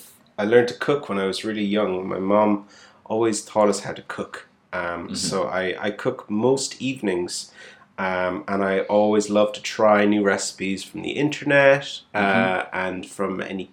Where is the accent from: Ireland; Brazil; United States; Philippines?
Ireland; southwest; now in Manchester, United Kingdom; I'm from Ireland originally. I come from the southwest of Ireland. I've been living in Manchester for almost 3 years. It will be 3 years in November.